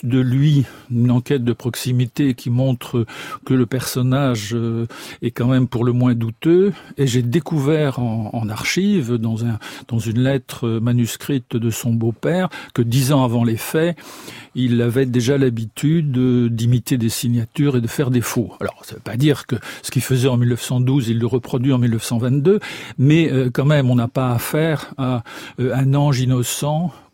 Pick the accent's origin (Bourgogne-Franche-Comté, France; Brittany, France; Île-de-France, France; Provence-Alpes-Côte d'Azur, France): Brittany, France; et je le dis en tant que Breton